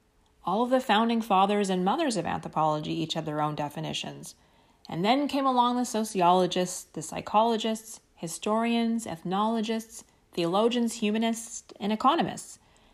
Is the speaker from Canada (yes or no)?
yes; Vancouver, British Columbia, Canada; My hometown of Vancouver is often accused of this.